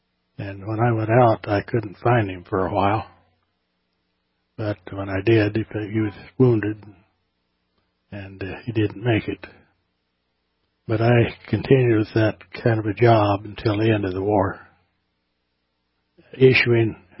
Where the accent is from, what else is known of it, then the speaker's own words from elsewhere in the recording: Lawrence, Kansas, United States; also born or lived in Kindred, North Dakota; I grew up in Lawrence, Kansas.